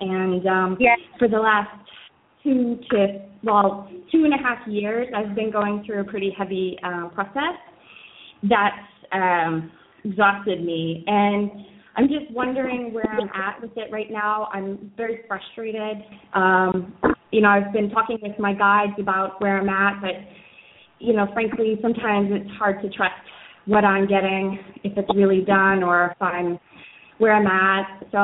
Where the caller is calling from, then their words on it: Amersfoort, Utrecht, Netherlands; I'm calling from Amersfoort, the Netherlands.